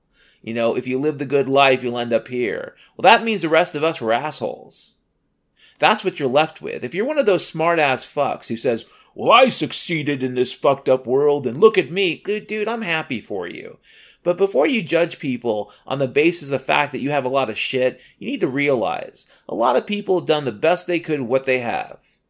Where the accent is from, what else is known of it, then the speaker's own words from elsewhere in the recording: Mount Vernon, Washington, United States; Washington State, the place I grew up, had a feeling to it. And no, Seattle wasn't my hometown. Technically, my hometown was Mount Vernon, Washington.